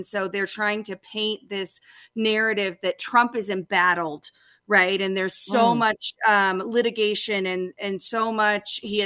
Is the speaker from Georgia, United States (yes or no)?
yes; Atlanta, Georgia, United States; also born or lived in Utah / Colorado; I grew up in Atlanta, but I went to boarding school in Utah and then to college in Colorado.